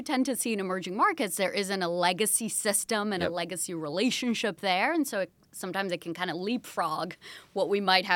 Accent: Brazil; And I did mention I grew up in Brazil.

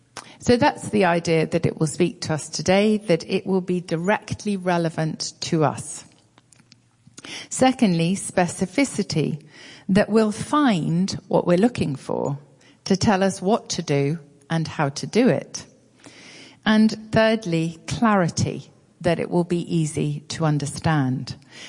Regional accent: United Kingdom; But what I would say as a Brit

